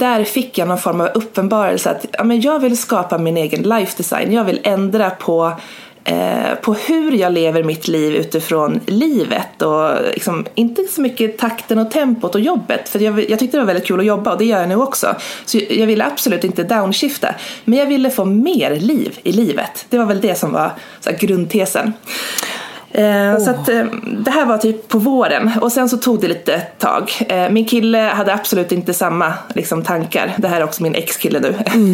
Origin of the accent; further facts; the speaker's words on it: Gävleborg County, Sweden; also born or lived in Ireland; jag är från Hälsingland, men har bott och pluggat mycket utomlands